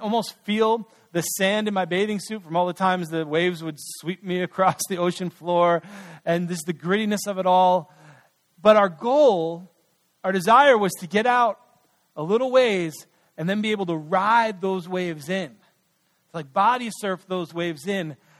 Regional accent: New York, United States; I was a kid growing up in New York, we used to go to a beach on Long Island called Jones Beach.

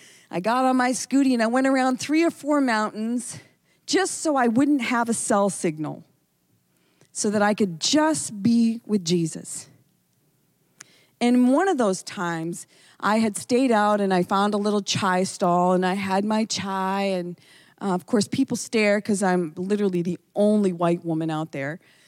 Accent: United States; It's strange as an American, but you go with it.

